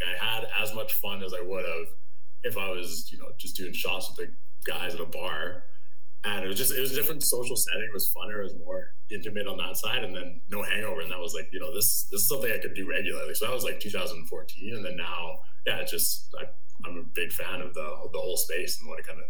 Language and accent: English; Edmonton, Alberta, Canada; I grew up in Edmonton, Alberta. My dad's from Dominica in the Caribbean. My mom's from like a farm out here, so I had a fun upbringing of like the island and the farm life. And then born and raised in Edmonton